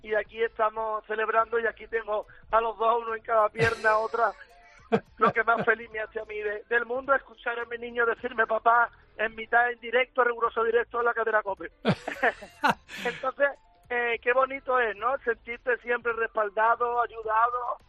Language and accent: Spanish; Málaga, Andalusia, Spain; sin haberme mudado nada más que algunos años pequeños de mi ciudad de origen. Es un privilegio para mí como artista vivir de esto y poder seguir viviendo en Málaga